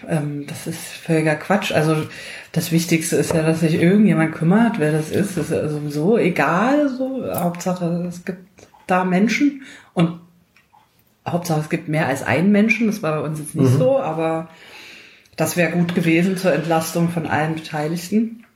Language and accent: German; East Germany, Germany; born there; Ja, ich bin gerade noch in der DDR geboren.